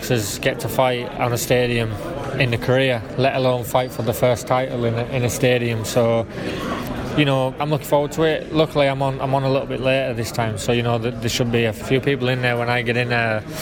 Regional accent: Bradford, Yorkshire and the Humber, United Kingdom; I know even though I'm from Bradford

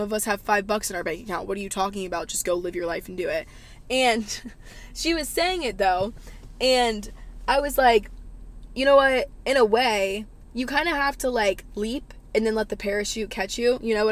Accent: the South, United States; Growing up in the South, I feel like I've learned so much, and friends and family are so big to me.

